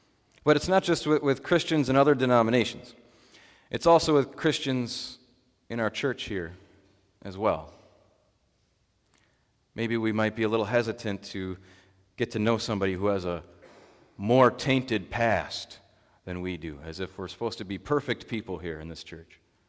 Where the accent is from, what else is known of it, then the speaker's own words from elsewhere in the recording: Minnesota, United States; born there; I was born in Minnesota, in the United States, in North America, in the Western Hemisphere.